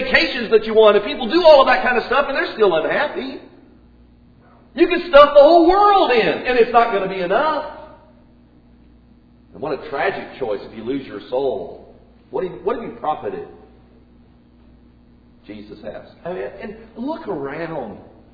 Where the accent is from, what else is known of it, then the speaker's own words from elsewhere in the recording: Indiana, United States; But I grew up in Indiana, and I got to go to that race several times.